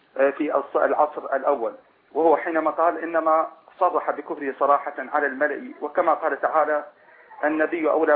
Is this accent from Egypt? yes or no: no; Iraq; وبالمناسبة فإني من العراق.